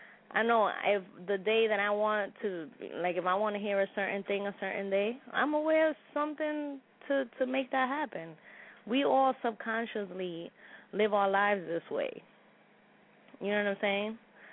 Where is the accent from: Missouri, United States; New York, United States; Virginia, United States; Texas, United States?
New York, United States; Bronx; I'm from the Bronx, Soundview section of the Bronx.